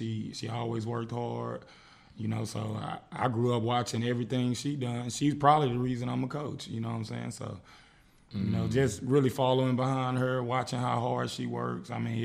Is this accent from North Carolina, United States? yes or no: no; Duncanville, Texas, United States; also born or lived in Dallas; I was born in Dallas, of course, and then I've been living in Duncanville pretty much my whole life.